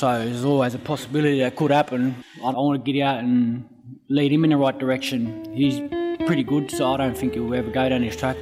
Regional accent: Mount Jewel, Australia; I grew up in Mount Jewel all my life.

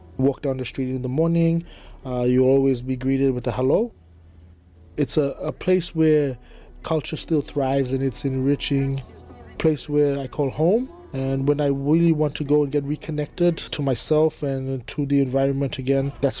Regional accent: Queensland, Australia; as a Australian hip-hop artist. I come from Zenith Kes, the Torres Strait Island region.

